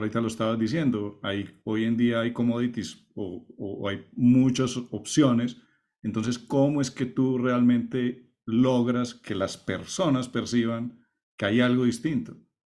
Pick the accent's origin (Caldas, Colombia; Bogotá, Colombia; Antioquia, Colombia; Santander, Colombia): Caldas, Colombia; Manizales; yo soy de Manizales